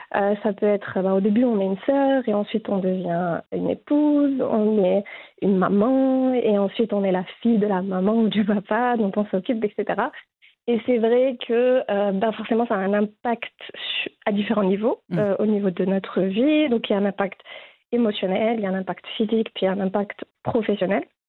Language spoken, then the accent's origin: French; Casablanca, Casablanca-Settat, Morocco; moved away as an adult; now in Switzerland; Je suis née et j'ai grandi à Casa. Ensuite, je suis venue en Suisse pour faire mes études de pharmacie.